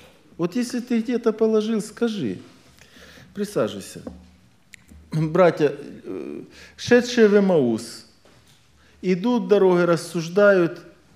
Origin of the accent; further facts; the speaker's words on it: Ukraine; хоть я чрезвычайно уважаю Украину, откуда я родом